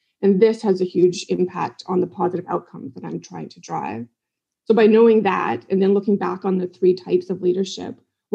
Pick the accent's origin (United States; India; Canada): Canada; So growing up in Canada, too, I spent a lot of my childhood in the outdoors, and I developed a real love for the outdoors.